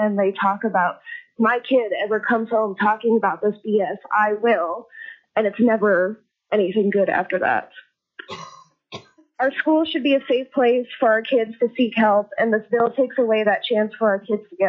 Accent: Fairbanks, Alaska, United States; I'm from the Fairbanks area

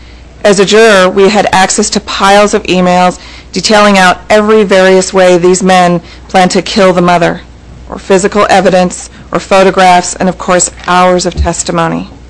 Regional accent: Juneau, Alaska, United States; I'm from Juneau.

